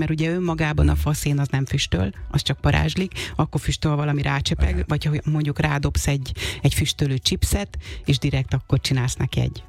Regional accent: Békés, Hungary; Békés megyéből származom egyébként, és ott ez egy tradicionális süti

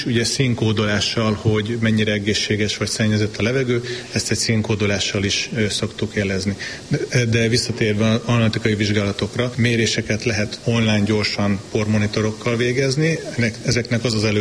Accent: Budapest, Hungary; Igen, Budapest.

